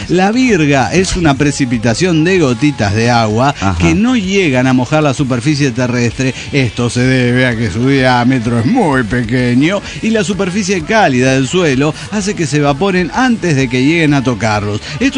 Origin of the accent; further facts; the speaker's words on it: Medellín, Antioquia, Colombia; de Medellín, Colombia.